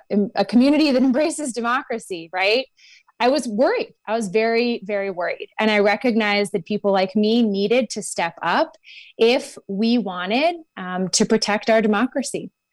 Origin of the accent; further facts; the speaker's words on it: Racine, Wisconsin, United States; So I am born and raised in Racine, and I grew up around politics, knocking on doors for candidates in my hometown